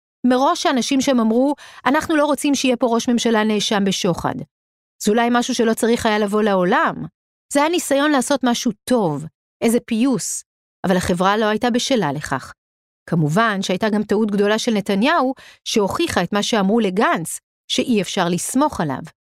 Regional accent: Migdal HaEmek, Northern District, Israel; now in Tel Aviv, Israel; אני גדלתי במגדל העמק. ואיפה היה השמאל עבור האנשים במגדל העמק? אז אני מבינה את זה. אני אמנם חיה כבר יותר שנים בתל אביב

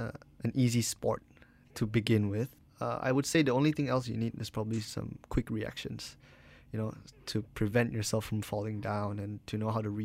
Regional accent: Malaysia; I'm coming from Malaysia and we don't know much about the sport.

